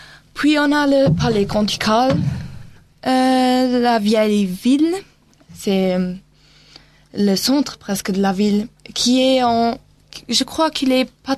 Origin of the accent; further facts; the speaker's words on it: Luxembourg; born there; Ben, à vrai dire, je suis née au Luxembourg.